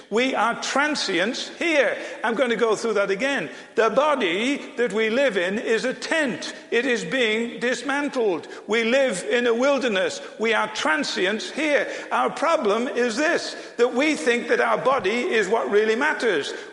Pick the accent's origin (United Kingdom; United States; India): United Kingdom; but being British, I know what to do when you don't know what to do.